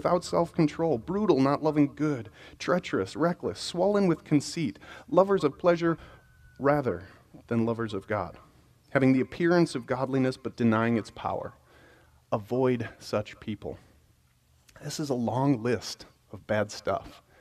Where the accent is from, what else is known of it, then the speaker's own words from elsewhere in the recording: Wisconsin, United States; I grew up in Wisconsin, and if you know anything about Wisconsin, our winters go on and on and on and on.